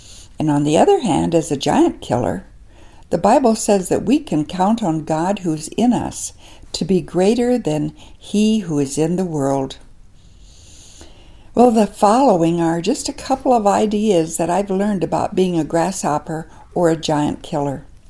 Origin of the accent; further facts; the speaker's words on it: the Dakotas, United States; Well, growing up in the Dakotas as I did, we always had lots of grasshoppers in the summer.